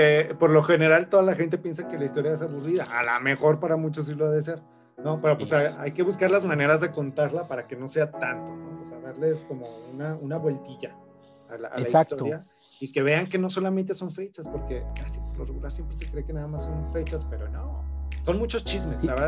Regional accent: Zacatecas, Mexico; soy historiador y soy zacatecano.

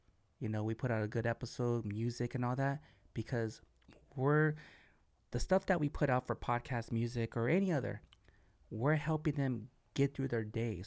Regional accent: Wilmington, United States; we live in the same city, we're from Wilmington

